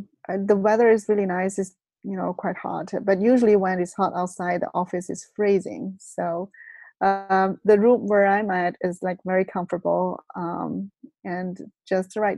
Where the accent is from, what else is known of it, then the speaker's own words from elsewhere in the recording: China; English is a second language; moved away as an adult; now in United States; My hometown is in the Midwest of China. I went to college in Beijing.